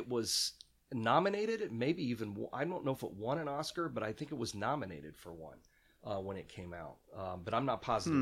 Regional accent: Illinois, United States; I grew up in Central Illinois, and the Champaign station used to have the early show every afternoon at 3 o'clock.

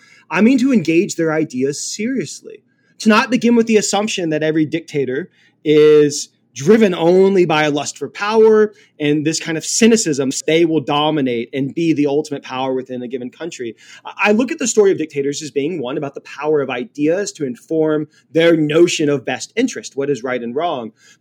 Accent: Louisiana, United States; but I am from Louisiana

